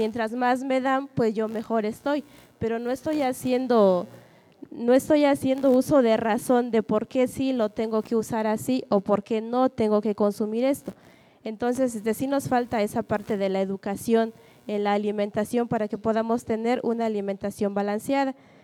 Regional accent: San Francisco Nuxaño, Oaxaca, Mexico; vengo del municipio de San Francisco Nuxaño, de la región mixteca

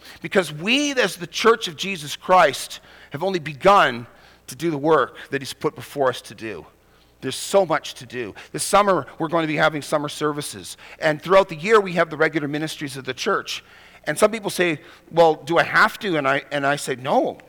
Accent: Manitoba, Canada; And I grew up in Manitoba, was born in Manitoba, grew up cheering for that team.

